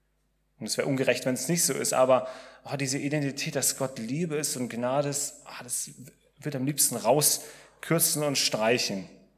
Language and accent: German; Ditzingen, Baden-Württemberg, Germany; ich komme aus Ditzingen und bei uns in Ditzingen geht der Gottesdienst immer um 11 Uhr los.